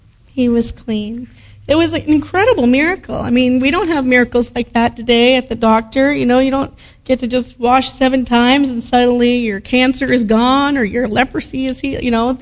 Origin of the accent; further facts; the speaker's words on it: Pakistan; born there; she was born in the same country that both my dad, your pastor, and I was born in Pakistan